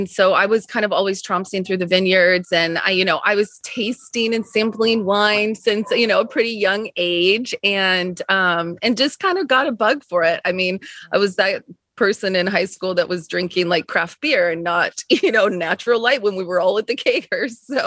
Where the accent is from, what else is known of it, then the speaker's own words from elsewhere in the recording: Washington, United States; I grew up in Eastern Washington, which is kind of the grape capital of Washington.